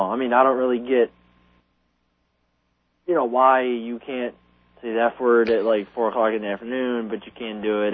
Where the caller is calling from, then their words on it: Lincoln Park, Michigan, United States; I'm calling from Lincoln Park.